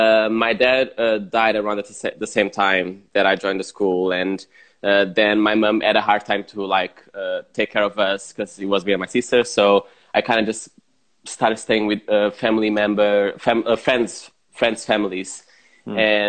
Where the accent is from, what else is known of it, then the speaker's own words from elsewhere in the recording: Lisbon, Portugal; English is a second language; And then I'm from Lisbon in Portugal, originally.